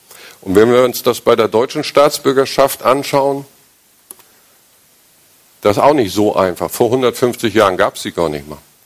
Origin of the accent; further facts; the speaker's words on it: Germany; automatisch mit der Geburt bekommen und denken im Übrigen nicht weiter drüber nach, weil ist halt so. Wir sind Deutsche.